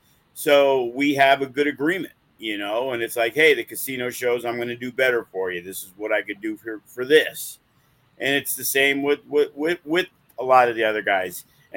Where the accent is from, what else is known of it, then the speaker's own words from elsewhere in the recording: New York, United States; You know, he's from New York. I'm from New York. He's full Puerto Rican. I'm half Puerto Rican.